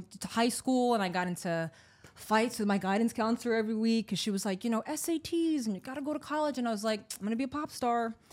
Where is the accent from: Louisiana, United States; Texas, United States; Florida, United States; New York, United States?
New York, United States; Kingston; I grew up in upstate New York, so in Kingston.